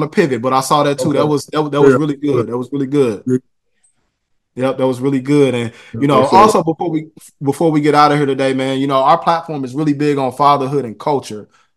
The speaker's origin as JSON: {"language": "English", "town": "St. Louis", "region": "Missouri", "country": "United States", "tie": "born or raised there", "said": "growing up in St. Louis in the inner city"}